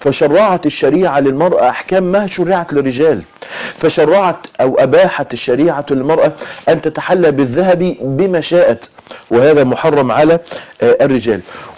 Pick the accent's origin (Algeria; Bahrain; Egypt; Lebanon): Egypt; Mansoura, Dakahlia; يمكن حادثه كانت حصلت عندنا في المنصوره